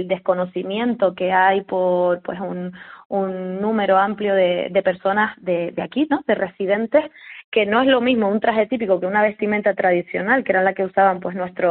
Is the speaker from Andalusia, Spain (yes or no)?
no; Tejina, Canary Islands, Spain; yo soy de Tejina, así que no hay ningún problema.